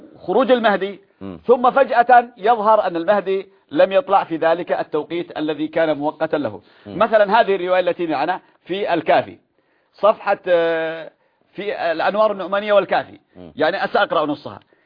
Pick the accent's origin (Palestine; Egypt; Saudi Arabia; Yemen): Yemen; لانني انا اليماني، انا من اليمن